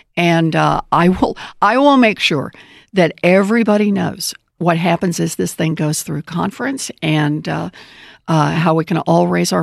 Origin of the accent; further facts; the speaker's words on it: Oklahoma, United States; You know, as you know, I grew up out in Oklahoma and born and raised there. And my mom and my dad were both born and raised there.